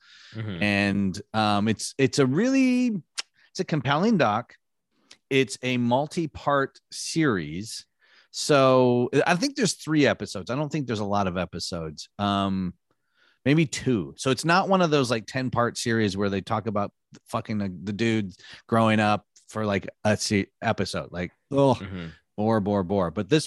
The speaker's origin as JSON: {"language": "English", "region": "Michigan", "country": "United States", "tie": "born or raised there", "said": "And you know, I grew up in Michigan, and we would drive up to Toronto a lot and go see comedy there in Detroit."}